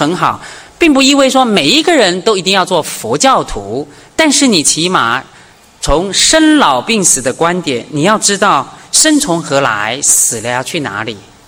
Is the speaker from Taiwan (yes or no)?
yes; Taiwan; 我来自于台湾，所以我们的地震是很可怕